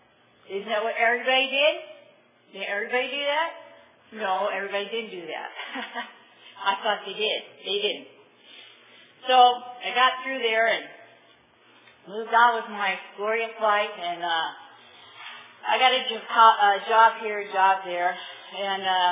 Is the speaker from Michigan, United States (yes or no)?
yes; Michigan, United States; And I'm from Michigan.